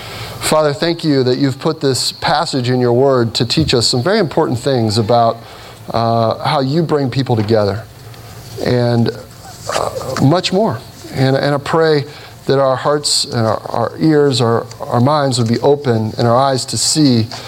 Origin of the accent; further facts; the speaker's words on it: Cincinnati, Ohio, United States; there was a time when I grew up in Cincinnati, Ohio, and I was on a boat, a little ski boat on the Ohio River.